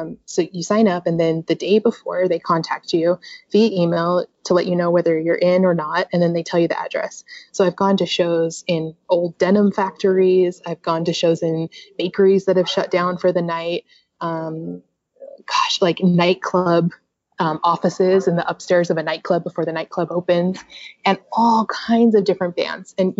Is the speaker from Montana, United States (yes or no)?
no; Utah, United States; Like I'm from Utah, right?